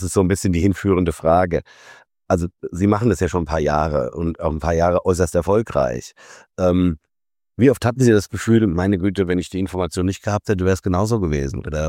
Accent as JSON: {"language": "German", "town": "Frankfurt", "region": "Hesse", "country": "Germany", "tie": "born there", "said": "Ich bin in Frankfurt geboren"}